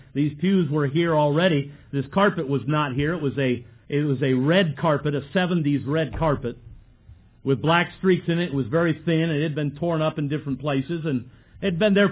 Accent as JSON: {"language": "English", "region": "Michigan", "country": "United States", "tie": "born or raised there", "said": "Being born and raised in Michigan, that is the tribulation."}